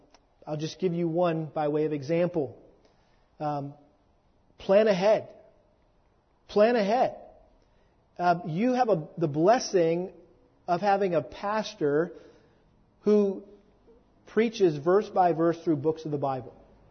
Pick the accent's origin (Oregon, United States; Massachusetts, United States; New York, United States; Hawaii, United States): Massachusetts, United States; I got a picture of this every spring growing up in Massachusetts, and we had this huge garden